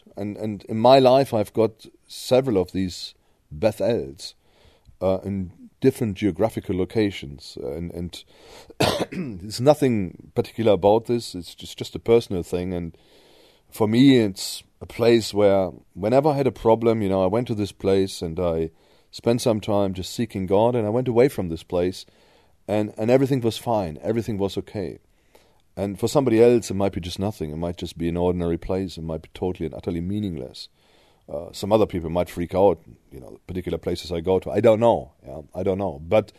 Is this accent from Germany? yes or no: yes; Germany; first language German; English is a second language; I'm not an English speaker. I'm not a native English speaker. I'm German. I grew up in Germany, and I, you know, wasn't a really good German speaker either. But I spoke German fluently.